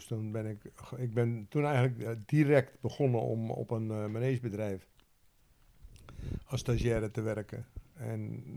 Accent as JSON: {"language": "Dutch", "town": "Wissekerken", "region": "Zeeland", "country": "Netherlands", "tie": "born or raised there", "said": "Ik ben geboren op Noord-Beveland, een eilandje wat hier één eilandje hoger ligt dan Zuid-Beveland. In het dorpje Wissekerken, gezin van 4 kinderen, ik was de jongste. Echt een plattelandsdorpje, dus echt een dorp. Daar ben ik geboren en opgegroeid."}